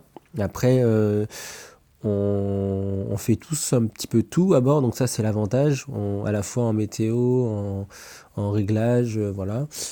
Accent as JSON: {"language": "French", "region": "Guadeloupe", "country": "France", "said": "je ne sois pas souvent... chez moi en Guadeloupe"}